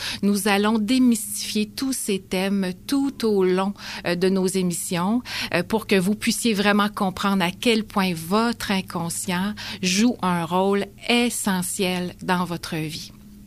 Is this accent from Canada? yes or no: yes; Quebec, Canada; Je viens de l'Outaouais. J'ai grandi dans une famille un peu spéciale parce qu'on était dans les premières familles de la ville où les parents se séparaient.